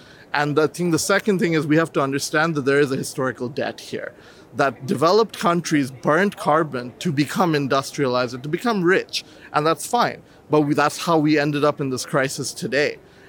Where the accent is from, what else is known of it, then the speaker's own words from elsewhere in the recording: Bangladesh; I'm from Bangladesh. We're one of the countries most vulnerable to climate change.